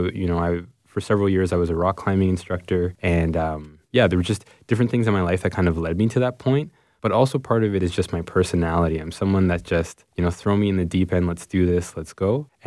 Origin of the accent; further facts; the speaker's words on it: Scarborough, Ontario, Canada; I mean, the community that I grew up in Scarborough was mostly people of color